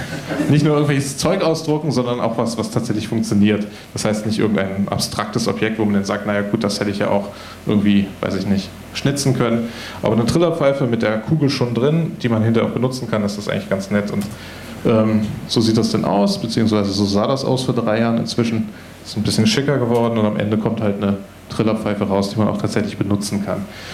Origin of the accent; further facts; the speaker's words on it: Berlin, Germany; Ich komme aus Berlin, ich bin da Teil von einem Fab Lab, Hackerspace, irgendwie so eine Art Kreativwerkstatt, die heißt Open Design City.